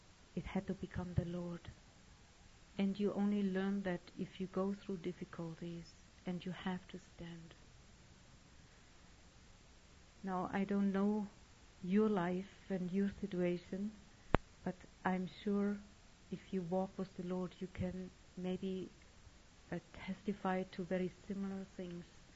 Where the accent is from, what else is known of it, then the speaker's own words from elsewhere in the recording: Germany; He's from India, I'm from Germany.